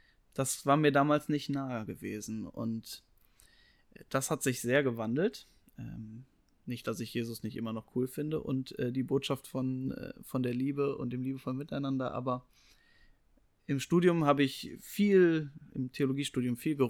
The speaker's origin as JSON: {"language": "German", "region": "Saarland", "country": "Germany", "tie": "born or raised there", "said": "Ich werde schon sehr bald, jetzt im Frühjahr noch, in meine Heimat zurückkehren. In das Saarland mit meiner Frau zusammen."}